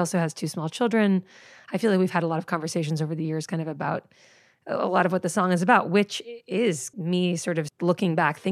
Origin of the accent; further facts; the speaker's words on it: Boston, Massachusetts, United States; like you, I grew up in Boston and didn't really know many Republicans until I was like in my 20s.